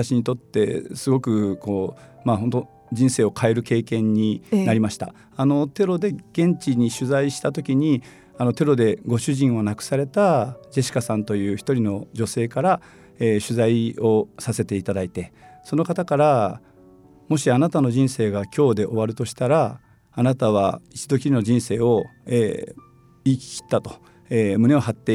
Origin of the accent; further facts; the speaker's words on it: Nobeoka, Miyazaki, Japan; moved away as an adult; also born or lived in Hiroshima; now in Fukuoka, Japan; 私は宮崎県延岡市の出身でして、大学で広島に行きまして、